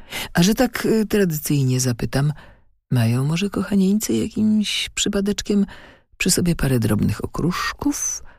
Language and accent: Polish; Poznań, Greater Poland Voivodeship, Poland; a my, poznaniacy, nie musimy ponownie oglądać trykających się koziołków.